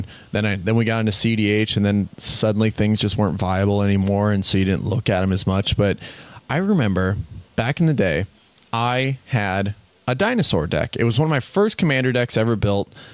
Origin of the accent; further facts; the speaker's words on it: Wisconsin, United States; I went back to my hometown and spent a lot of time there, played some Magic, had a great time, got to like sort of get back to the roots a little bit and wander through the Driftless area of Wisconsin.